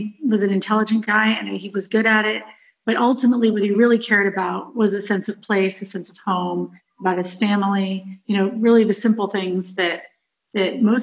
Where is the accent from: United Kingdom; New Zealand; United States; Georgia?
United States; I think for me as an American, this history is really inspiring.